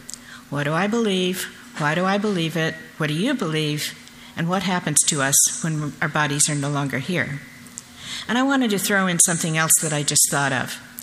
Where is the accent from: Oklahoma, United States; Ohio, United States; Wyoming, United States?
Oklahoma, United States; Oklahoma City; also born or lived in Buffalo, New York; I was born in Buffalo, New York in 1944 on D-Day, and I grew up in Oklahoma City, Oklahoma.